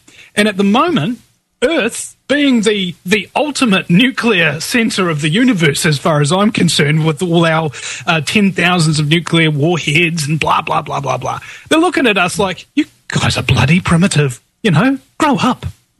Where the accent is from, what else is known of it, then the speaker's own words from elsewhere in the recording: New Zealand; It's kind of a unique experience being a New Zealander on an American network.